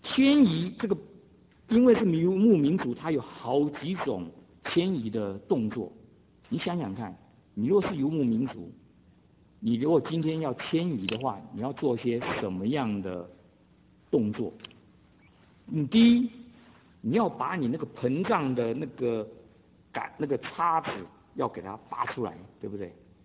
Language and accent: Chinese; Taiwan; now in United States; 我们从台湾来到美国，要什么？定居在这里。